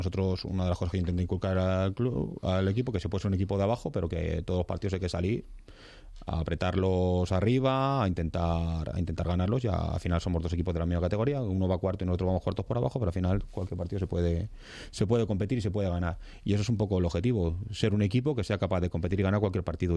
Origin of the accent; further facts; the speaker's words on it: Parla, Community of Madrid, Spain; soy de Parla, yo soy parleño.